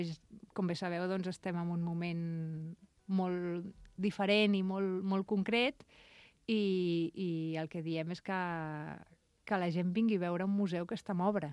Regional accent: Barcelona, Catalonia, Spain; jo vinc de Barcelona, vivia allà, i quan era adolescent, jove, on quedàvem?

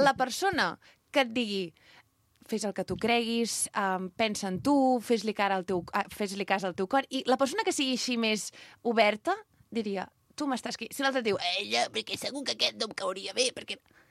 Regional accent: Castellfollit de la Roca, Catalonia, Spain; de Castellfollit de la Roca. Tinc 43 anys

